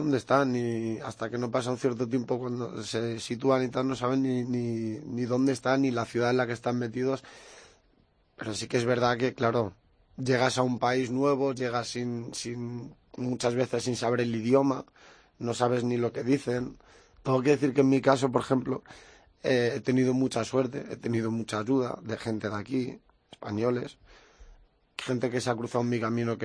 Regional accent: Ksar el Kebir, Tanger-Tetouan-Al Hoceima, Morocco; now in Spain; Yo soy de Alcázar el Kebir, de un pueblo del norte de Marruecos.

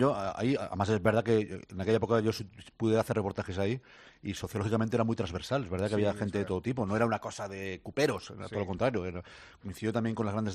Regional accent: Spain; somos así los españoles

